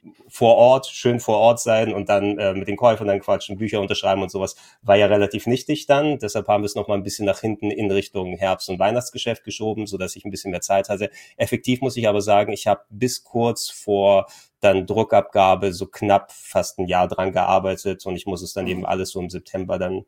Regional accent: Hamburg, Germany; born there; als gebürtiger Hamburger

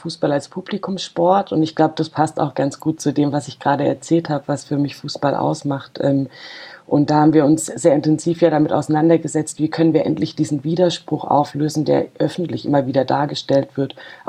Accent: Freiburg, Baden-Württemberg, Germany; ich komme aus Freiburg, bin da auch geboren

